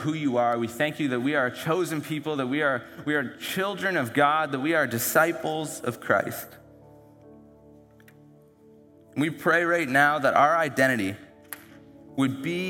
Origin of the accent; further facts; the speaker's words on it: Moncton, New Brunswick, Canada; I grew up in Moncton. I'm from Canada. I'm from the Maritimes. That's a culture that I grew up in. That's the identity that I have.